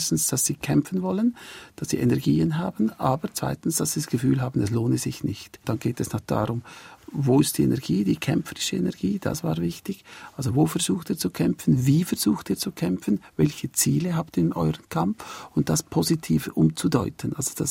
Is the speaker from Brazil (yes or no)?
no; Switzerland; Nein, ich fühle mich dann oft auch als Schweizer dort, denke, die Schweiz hat auch etwas zu bieten mit ihren Kompetenzen